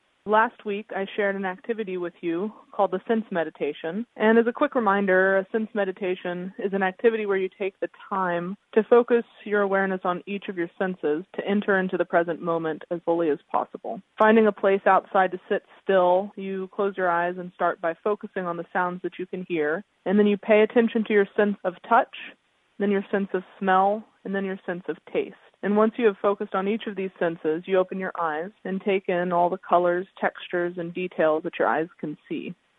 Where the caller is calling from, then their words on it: California, United States; I'm calling in from the Bay Area in California today.